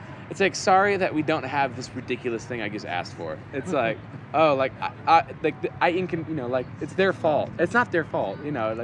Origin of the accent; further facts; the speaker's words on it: United States; that's kind of the story about how we grew up in the States